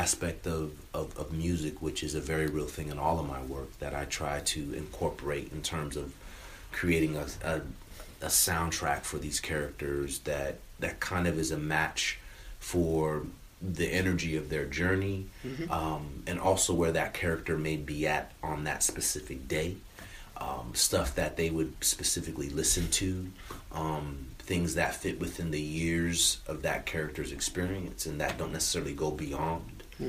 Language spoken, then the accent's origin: English; California, United States; And so I grew up in California. So yeah. I grew up, obviously, 3,000 miles away.